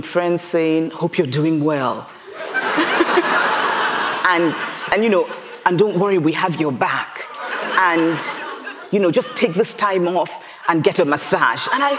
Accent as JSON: {"language": "English", "country": "Nigeria", "tie": "born or raised there", "said": "growing up in Nigeria, you know, black achievement is ordinary."}